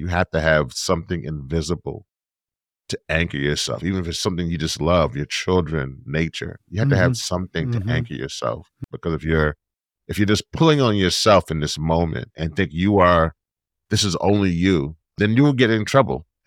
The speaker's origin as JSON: {"language": "English", "region": "Louisiana", "country": "United States", "said": "I get to go home to my home state of Louisiana and fight the good fight on the front line and defense line"}